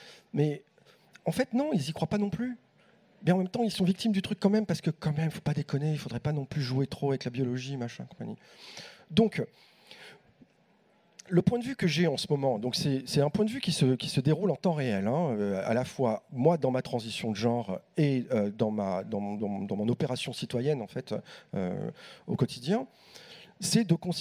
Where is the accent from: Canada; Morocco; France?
France; Je ne sais pas, je suis française.